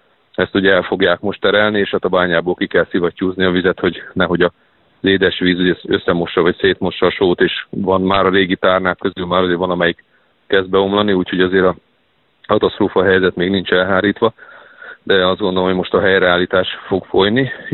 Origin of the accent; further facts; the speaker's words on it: Hungary; erősítenünk kell azt, hogy mi magyarok vagyunk, és a magyar közösség mindig össze is tart